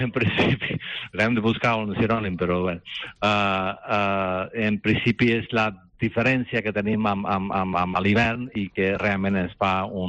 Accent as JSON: {"language": "Catalan", "country": "North Macedonia", "said": "jo soc d'origen balcànic, soc de Macedònia del Nord, alguna vegada vaig a Macedònia també"}